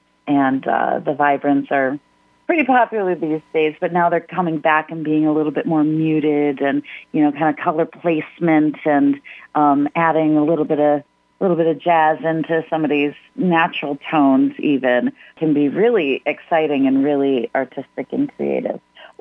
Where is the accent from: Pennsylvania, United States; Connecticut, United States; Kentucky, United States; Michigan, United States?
Michigan, United States; Ypsilanti; I've been hanging out in Ypsilanti for like 20-something years. So I'm very happy to be in my hometown.